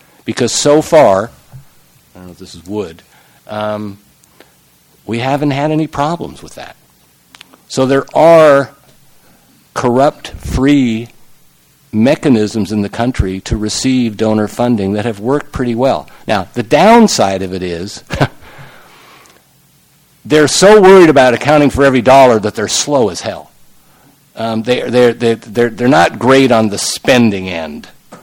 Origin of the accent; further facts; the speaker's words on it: United States; certainly I understand completely as an American